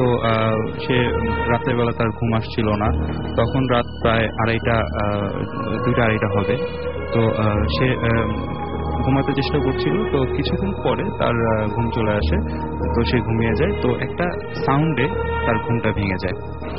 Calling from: Mirpur, Dhaka Division, Bangladesh; মিরপুর থেকে এসেছি।

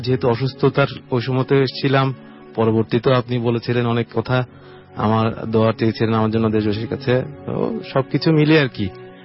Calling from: Dhaka, Dhaka Division, Bangladesh; এসেছি গুলশান 2 থেকে।

